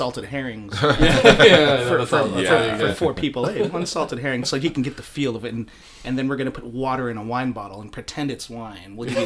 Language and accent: English; San Francisco, California, United States; It would have been my first lead role in San Francisco, which is awesome, my hometown